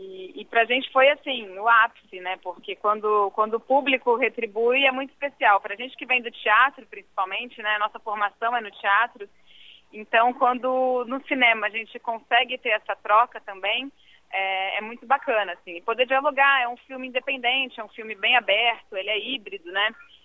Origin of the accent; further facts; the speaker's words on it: Bebedouro, São Paulo, Brazil; Eu já fui aluna da USP, sou de Bebedouro, né? Que é pertinho de Ribeirão também.